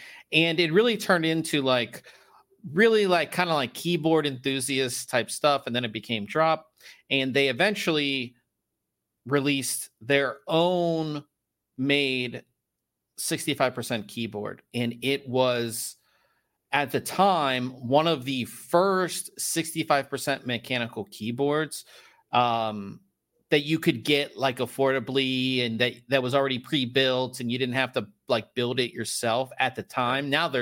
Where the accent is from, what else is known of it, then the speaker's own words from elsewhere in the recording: Pittsburgh, Pennsylvania, United States; now in San Diego, United States; I'm not from San Diego, or we can like handle rainfall back in Pittsburgh